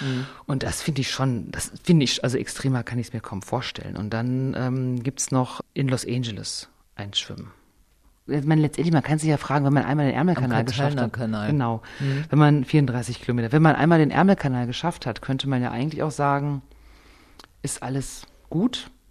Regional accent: Paderborn, North Rhine-Westphalia, Germany; Der kommt also auch da weg, wo ich herkomme und so.

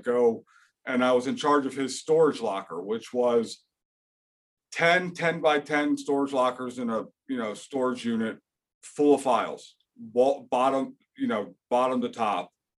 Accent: Baltimore, Maryland, United States; born there; So I was born in Baltimore, Maryland. I actually went to Towson High School

